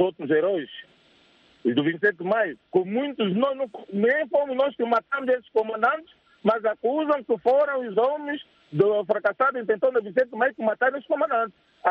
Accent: Angola; nós crescemos juntos na Terra Nova

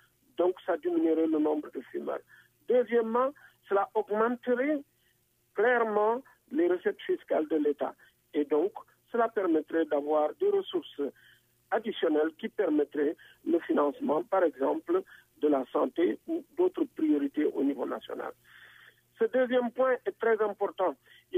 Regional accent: Senegal; nous sommes des Sénégalais. Nous travaillons au Sénégal

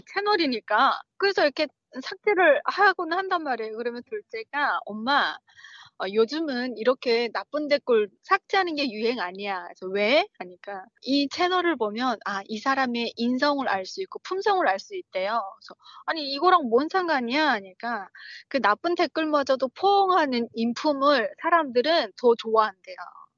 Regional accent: North Korea; now in South Korea; 저도 탈북민으로 살면서 오해 아닌 오해도 많이 받고 탈북민 하면 선입견들이 되게 많았었거든요. 그래서 그 인식을 개선하고자, 물론 북한에서 어렵게 산 것도 있지만

